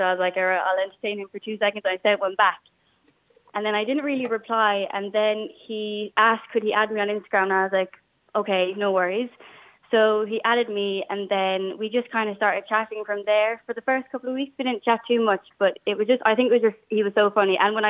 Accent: Dingle, Munster, Ireland; I'm from Dingle, born and bred here, yeah. So lived here my whole life kind of thing.

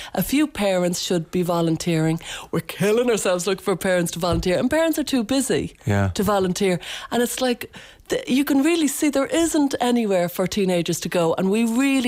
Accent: Blanchardstown, Leinster, Ireland; now in Offaly, Ireland; I'm from Blanchardstown originally and I've moved down to Offaly, so

